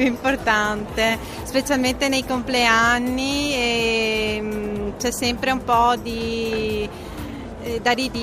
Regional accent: Mira, Veneto, Italy; Di Mira. In provincia di Venezia.

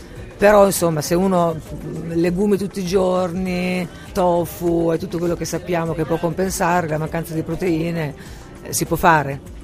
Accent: Marche, Italy; Sono di un paesino vicino a Urbino, nelle Marche.

